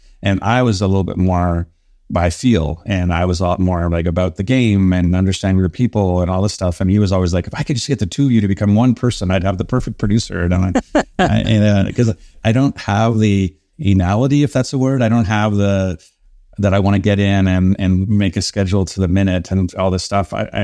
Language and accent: English; Canada; being Canadian, hockey was the thing you kind of went